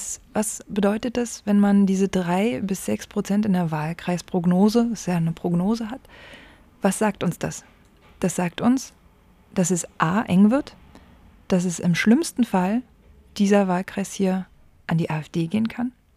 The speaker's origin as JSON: {"language": "German", "town": "Cottbus", "region": "Brandenburg", "country": "Germany", "said": "Und hier in meiner Heimat ist es halt ein bisschen schwieriger für die SPD, vor allem momentan. Ich habe mich aber trotzdem für Cottbus entschieden"}